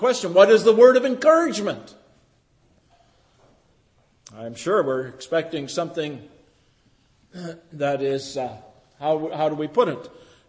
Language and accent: English; Dryden, Ontario, Canada; I grew up in Dryden, Ontario, just in case any of you have forgotten. As a boy, I went to Albert Street Public School.